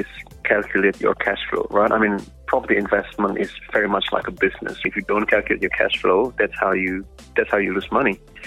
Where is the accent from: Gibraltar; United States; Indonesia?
Indonesia; I mean, this is the way we were raised as well in Indonesia is to have a good education.